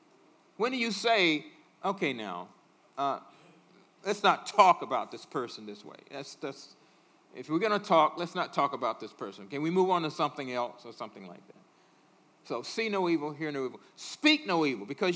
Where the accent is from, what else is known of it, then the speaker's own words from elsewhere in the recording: Midwest, United States; I'm a Midwesterner. I've been here 23 years.